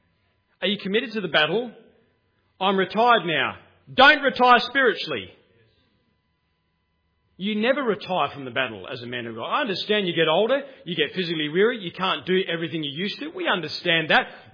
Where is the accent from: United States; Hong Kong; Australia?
Australia; I'm an Australian